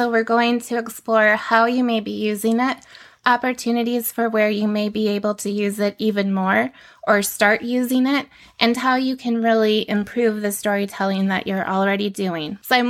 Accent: Michigan, United States; So I'm from Michigan and there's a huge rivalry between the Michigan Wolverines and the Ohio State Buckeyes.

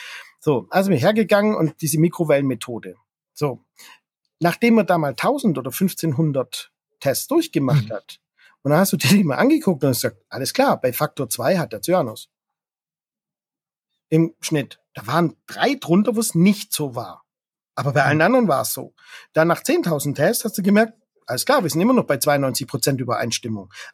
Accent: Baden-Württemberg, Germany; für mich als Schwabe natürlich

